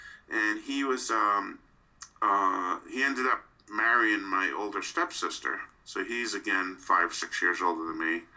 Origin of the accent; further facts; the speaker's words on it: Brockton, Massachusetts, United States; born there; I was born in Brockton, Massachusetts, and it's a kind of a middle class town, a tough town.